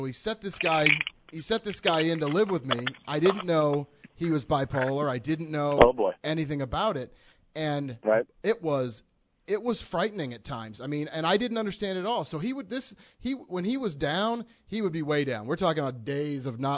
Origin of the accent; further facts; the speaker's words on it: Boston, Massachusetts, United States; I'm from Boston. I had cowboy boots.